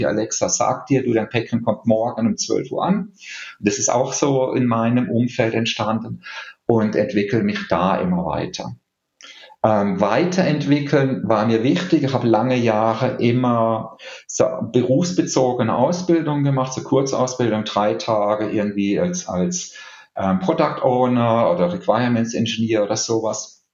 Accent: Baden-Württemberg, Germany; also ich bin in der Weinregion aufgewachsen. Da, wo ich aufgewachsen bin, im Markgräflerland, gibt es sehr guten, vor allen Dingen sehr guten Weißwein.

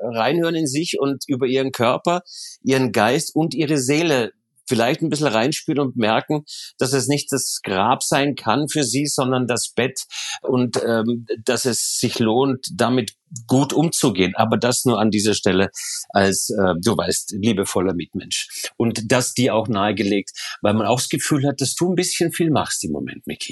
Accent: Austria; ich bin gerade als Österreicher.

